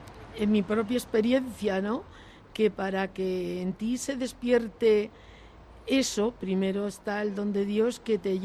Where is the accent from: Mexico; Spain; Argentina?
Spain; Huelva, Andalusia; A mí me fue calando siendo una niña y estudiando en el colegio de allá de Huelva, de donde soy